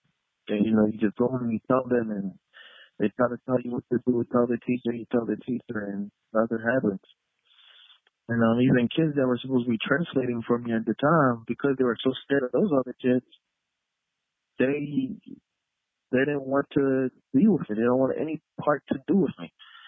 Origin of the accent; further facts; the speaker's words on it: Haiti; You know, keep in mind I'm from Haiti, you know, just living in a one-bedroom apartment with both parents and everything stacked on top of each other.